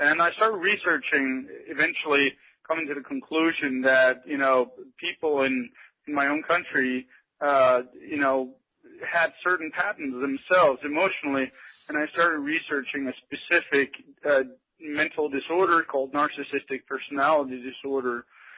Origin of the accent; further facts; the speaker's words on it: Denmark; moved away; also born or lived in Spain; I grew up in Denmark's democratic socialism, not really caring much about life itself. You know, you grow up, you're in your teens, and you start noticing things. And I quite early moved abroad, starting off in Spain